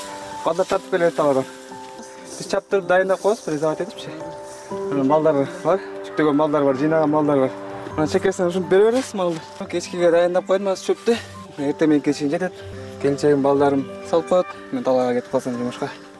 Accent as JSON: {"language": "Kyrgyz", "town": "Chymkorgon", "region": "Chuy Region", "country": "Kyrgyzstan", "tie": "born or raised there", "said": "Чымкоргон айылында тейлөө өскөм. Чымкоргон мектебин бүткөн"}